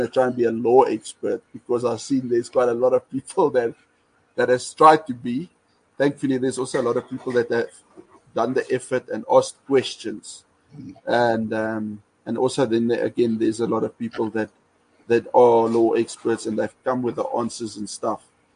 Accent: South Africa; yeah, I am a South African.

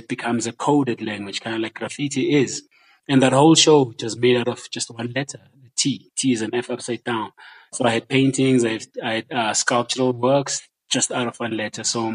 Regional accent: Johannesburg, Gauteng, South Africa; Because I grew up in Joburg.

